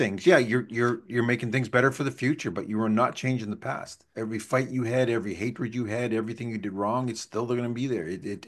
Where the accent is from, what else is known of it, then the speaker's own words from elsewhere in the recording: Canada; I'm a Canadian. I want to be a Canadian.